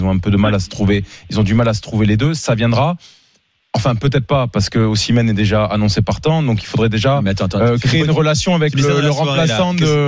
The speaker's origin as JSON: {"language": "French", "town": "Lille", "region": "Hauts-de-France", "country": "France", "said": "Moi, je suis un Lillois."}